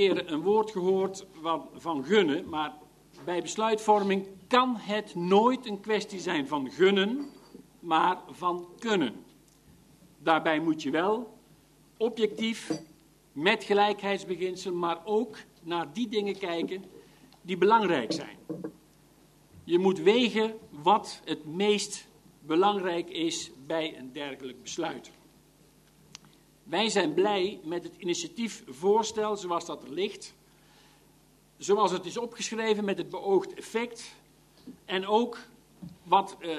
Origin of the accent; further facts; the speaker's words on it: Herpen, North Brabant, Netherlands; Ik kom uit Herpen en heb daar een soortgelijke ontwikkeling gezien als die Reek kent.